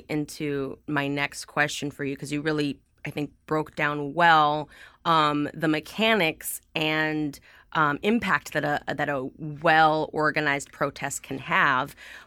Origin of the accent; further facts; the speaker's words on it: California, United States; You know, I've been to a variety of protests growing up in the Bay Area